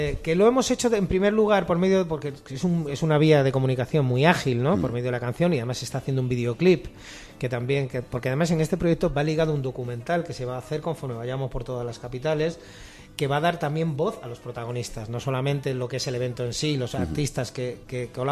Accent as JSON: {"language": "Spanish", "town": "Madrid", "region": "Community of Madrid", "country": "Spain", "tie": "born or raised there", "said": "Yo soy de Tetuán."}